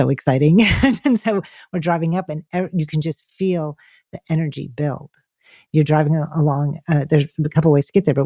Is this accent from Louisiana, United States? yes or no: no; Wisconsin, United States; But, you know, I grew up in Wisconsin around forest all the time.